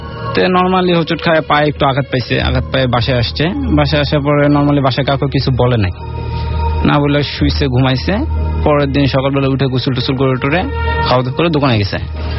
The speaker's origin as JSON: {"language": "Bangla", "town": "Shantinagar", "region": "Rajshahi Division", "country": "Bangladesh", "tie": "born or raised there", "lives_now": "Dhaka, Bangladesh", "said": "আমি আসছি শ্যামলী আমতলা থেকে। আমাদের গ্রামের বাসা জয়পুর জেলায় শান্তিনগর গ্রামে।"}